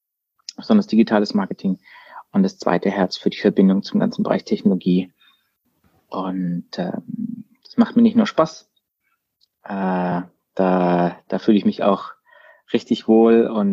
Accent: Baden-Württemberg, Germany; als Badener, halb Schwabe

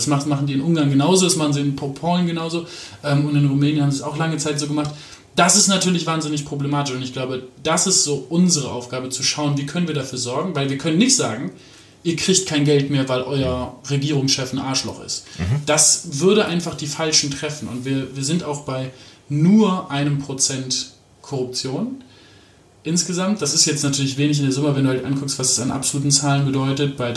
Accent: Aachen, North Rhine-Westphalia, Germany; also born or lived in Hamburg; ich bin geboren in Mahl und dann irgendwie in Hamburg, aber das war so eine sehr bewegte Kindheit. Jedenfalls aufgewachsen bin ich in Aachen, also auch in Nordrhein-Westfalen.

